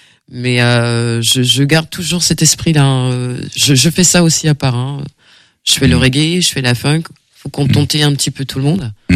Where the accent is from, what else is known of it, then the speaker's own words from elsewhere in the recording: French Guiana, France; moi je suis guyanaise, la Guyane c'est un pays ethnique, nous avons nos valeurs, nous avons nos langages, nos patois